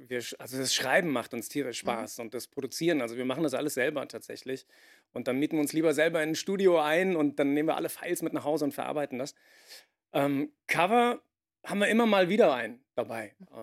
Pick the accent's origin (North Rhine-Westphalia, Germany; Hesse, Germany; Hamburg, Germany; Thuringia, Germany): Hesse, Germany; Frankfurt; Wir kommen eigentlich aus Frankfurt am Main.